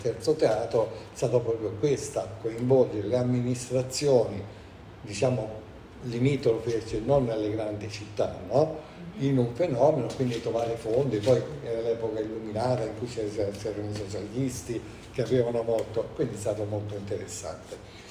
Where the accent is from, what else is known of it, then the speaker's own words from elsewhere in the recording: Rome, Lazio, Italy; Io sono romano.